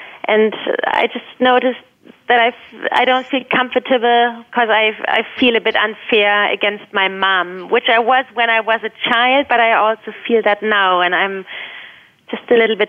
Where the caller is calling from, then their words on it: Hamburg, Germany; Hello, I'm calling in from Hamburg in Germany.